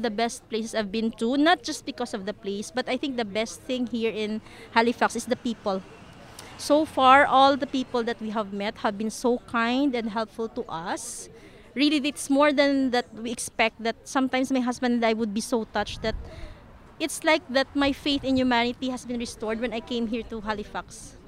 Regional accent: Philippines; also born or lived in Pakistan; Actually, I came from Pakistan because I'm married to a Pakistani, but I am a Filipino by nationality from Philippines.

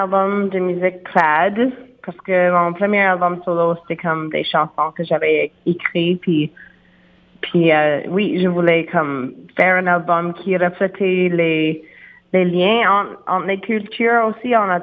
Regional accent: Antigonish, Nova Scotia, Canada; Oui, bien, je suis originaire de Antigonish, qui n'est pas si loin. Donc, j'ai grandi dans une famille où ça joue le violon, c'est des fêtes chez nous.

